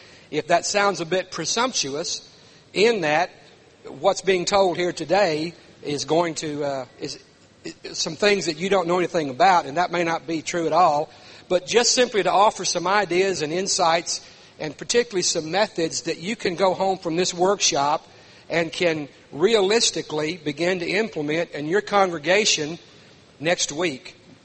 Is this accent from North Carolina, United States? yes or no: no; Rogers, Arkansas, United States; I'm from Rogers, Arkansas.